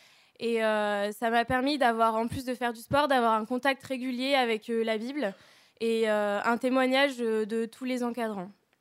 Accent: Grenoble, Auvergne-Rhône-Alpes, France; born there; j'ai 20 ans et je suis née à Grenoble. Je suis étudiante en chimie.

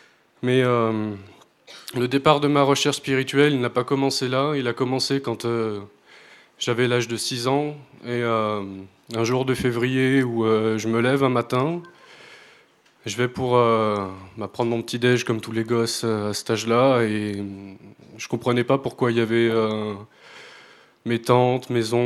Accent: Chambéry, Auvergne-Rhône-Alpes, France; moi là-bas je viens de Chambéry, donc l'une des meilleures villes du monde.

